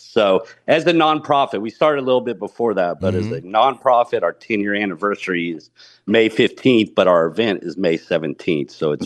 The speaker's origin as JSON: {"language": "English", "town": "Dallas", "region": "Texas", "country": "United States", "also_born_or_lived": "California", "said": "I'm from Dallas, moved to California."}